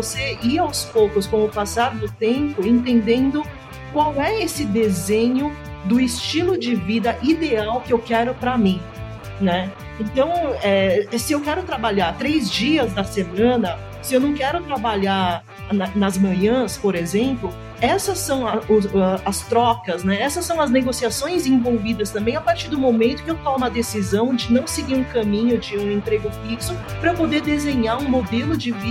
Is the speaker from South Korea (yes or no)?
yes; South Korea; sou coreana